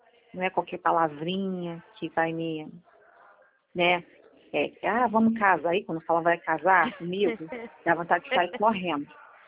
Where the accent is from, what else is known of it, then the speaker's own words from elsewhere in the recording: Rio de Janeiro, Brazil; eu fui criada no Rio, minha mãe me criou em casa de família.